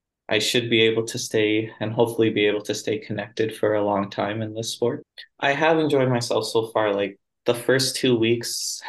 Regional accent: Maple Ridge, British Columbia, Canada; now in United Kingdom; I'm from Maple Ridge, British Columbia, Canada.

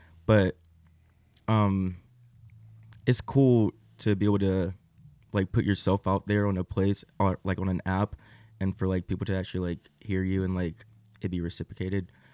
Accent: Georgia, United States; now in Nashville, United States; I grew up in Northeast Georgia, and I grew up going to church like a lot of people do in small towns.

